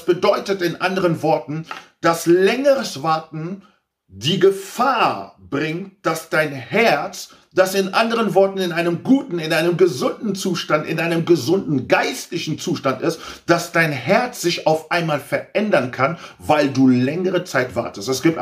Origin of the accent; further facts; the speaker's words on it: Cologne, North Rhine-Westphalia, Germany; So, du gehst zur Post hier in Köln, wir sind Kölner